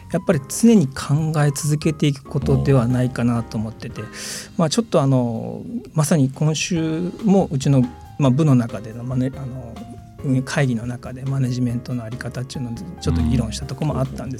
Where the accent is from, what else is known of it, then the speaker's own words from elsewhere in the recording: Kyushu, Japan; まあ、そもそもずっと生まれも育ちも九州ですので、そこに貢献するのはありかなと思って入ったのが実態